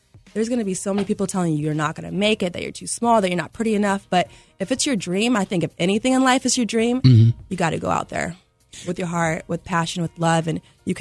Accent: Boston, Massachusetts, United States; I'm from Boston.

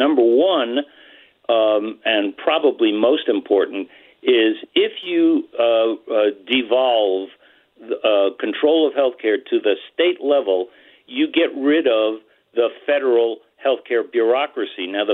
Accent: New Mexico, United States; I have a perfect example in my home state of New Mexico

